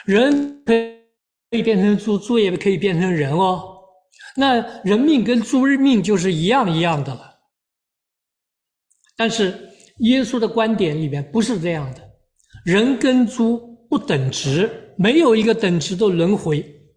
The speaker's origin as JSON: {"language": "Chinese", "country": "China", "tie": "born or raised there", "said": "我们中国人受的教育啊，特别是中国大陆历代的教育，我也是在那个背景里边出来的"}